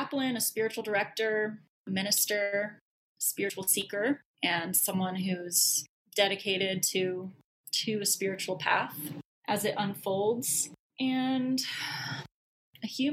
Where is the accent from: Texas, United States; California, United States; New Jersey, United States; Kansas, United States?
California, United States; I'm from California, so, you know, there's that.